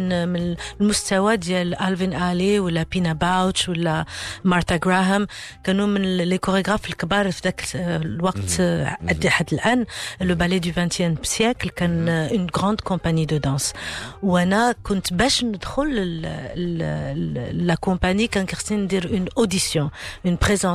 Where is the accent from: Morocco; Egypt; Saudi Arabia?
Morocco; born there; ما كنتش خلقت في المغرب